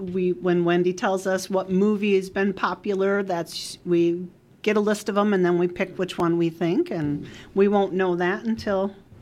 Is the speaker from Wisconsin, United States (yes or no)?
yes; Marshfield, Wisconsin, United States; But he's from Rapids. I'm from Marshfield. Vesper was in the middle, so it kind of brought me home.